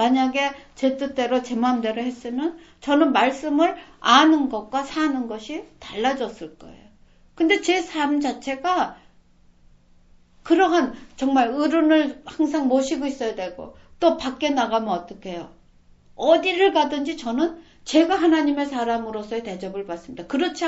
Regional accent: South Korea; 동네 사람들 앞에는 나는 유일한 한국인이요, 유일한 뭐예요, 저 크리스찬이에요.

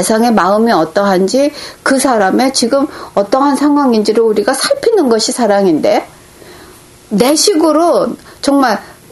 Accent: South Korea; moved away; 제가 아무리 외국 생활을 오래 해도 어려서 한국에서 자랐다는 거는

